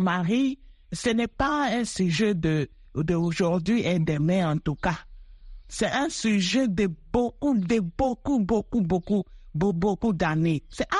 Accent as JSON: {"language": "French", "region": "Kasaï", "country": "DR Congo", "said": "Comme au Kasaï, chez nous au Kasaï, il y a un proverbe"}